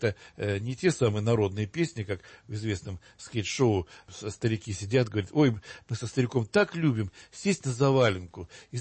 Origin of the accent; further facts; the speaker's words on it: Odesa, Odesa Oblast, Ukraine; когда я был маленьким, я вырос в Одессе